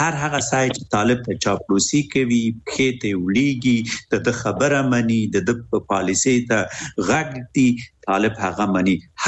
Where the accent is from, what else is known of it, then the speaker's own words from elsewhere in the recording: Afghanistan; now in Japan; مونږ هم د جاپان نه یو مونږ هم افغانان یو